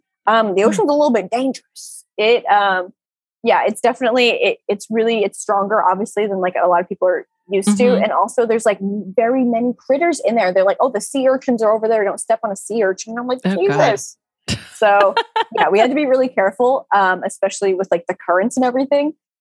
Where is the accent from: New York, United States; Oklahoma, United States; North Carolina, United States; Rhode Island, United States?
Rhode Island, United States; I'm from Rhode Island.